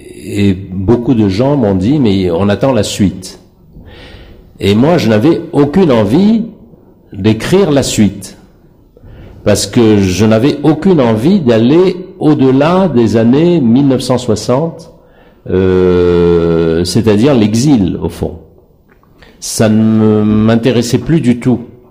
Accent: Egypt; C'est-à-dire que moi, j'ai été élevé en Égypte, dans un milieu qui était plutôt francophone.

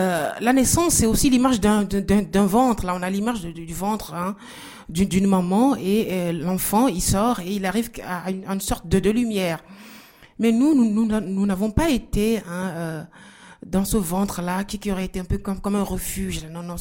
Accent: Togo; Je suis née au Togo, j'ai grandi là.

